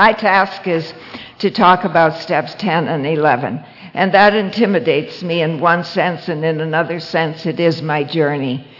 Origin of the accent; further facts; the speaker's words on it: Toronto, Ontario, Canada; I'm an alcoholic. Hi, everybody. I hail from Toronto.